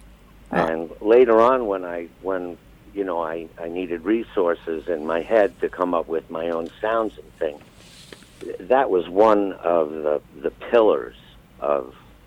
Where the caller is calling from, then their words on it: New York, United States; I'm calling from about 30 miles outside of New York.